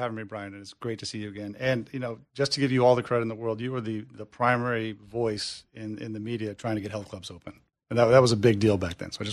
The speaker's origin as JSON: {"language": "English", "region": "Maine", "country": "United States", "tie": "born or raised there", "said": "Well, my motivation for getting in is I'm from Maine. I grew up in Maine."}